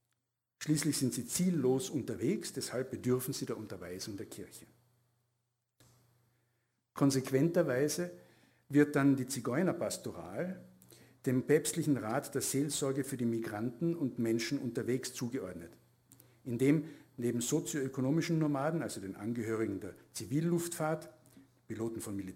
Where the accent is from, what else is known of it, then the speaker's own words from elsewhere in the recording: Tyrol, Austria; born there; nein, ich bin eigentlich gebürtiger Tiroler